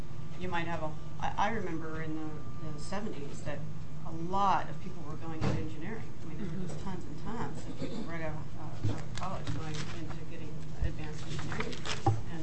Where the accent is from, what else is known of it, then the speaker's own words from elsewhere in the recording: Ohio, United States; And so I'm originally from the Ohio area, and Ohio, Michigan, the tri-state area there